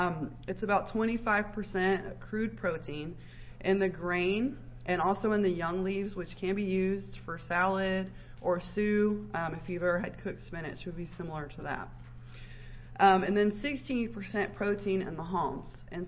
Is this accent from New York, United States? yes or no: no; Texas, United States; I'm from Texas, so every year on New Year's Eve, my mom makes ham and rice and black-eyed peas.